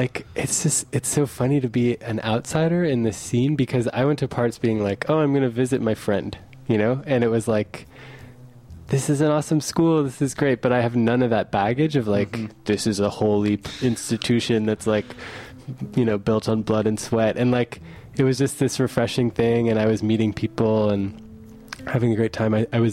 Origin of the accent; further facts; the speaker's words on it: Washington, District of Columbia, United States; now in Montreal, Canada; I grew up in Washington, D.C. I grew up playing saxophone, playing jazz saxophone. And then I moved here to go to school 10 years ago.